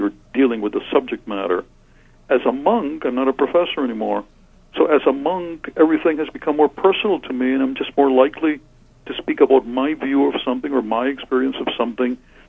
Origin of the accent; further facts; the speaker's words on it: Cuba; moved away; Yes, I come from Cuba originally, even though I came from Cuba many, many years ago as a very young man.